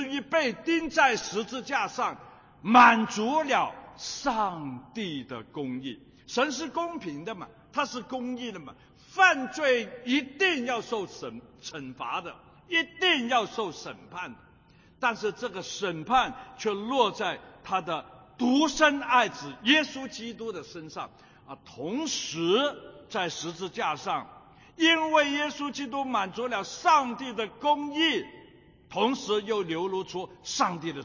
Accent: Hong Kong; 因为那个时候在香港是在难民区成长的

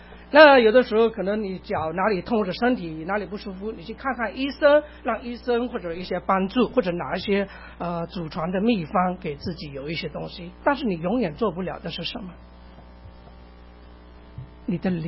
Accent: China; 我总觉得说我们中国人是非常有智慧

